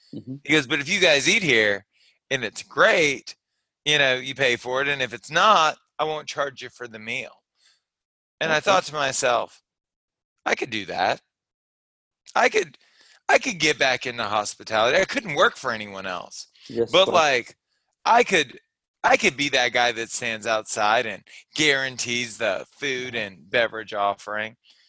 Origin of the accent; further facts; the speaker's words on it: Baton Rouge, Louisiana, United States; I was born and raised in Southern Louisiana, specifically Baton Rouge.